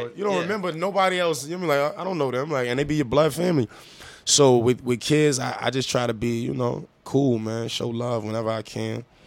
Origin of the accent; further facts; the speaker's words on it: Hollywood, California, United States; Oh, yeah. I'm from Hollywood, man.